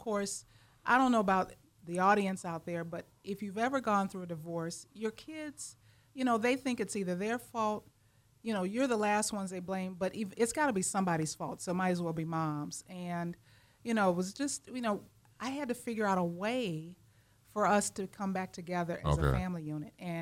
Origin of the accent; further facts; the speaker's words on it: Chicago, Illinois, United States; I grew up in Chicago. I'm a Chicago girl.